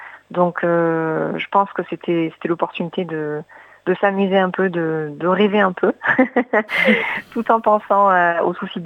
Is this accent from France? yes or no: yes; Aubagne, Provence-Alpes-Côte d'Azur, France; moved away as an adult; also born or lived in Ardèche / London; now in Sydney, Australia; j'ai grandi, enfin je suis née en Ardèche et j'ai grandi à Aubagne, près de Marseille, donc en France. Mon mari et moi, on a vécu 2 ans à Londres et 7 ans à Sydney, donc nous sommes maintenant résidents permanents.